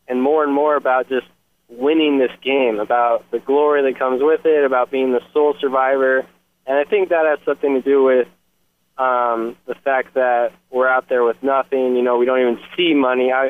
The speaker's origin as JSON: {"language": "English", "town": "Kansas City", "country": "United States", "said": "I'm from Kansas City, which is it's big enough, you know, to be considered a city, but it's not L.A., it's not Chicago, it's not New York."}